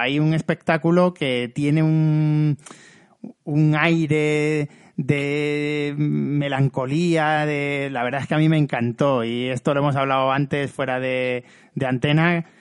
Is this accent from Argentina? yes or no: no; Extremadura, Spain; Yo eso lo tengo, vamos, en mi pueblo de Cáceres circula una virgen por cada casa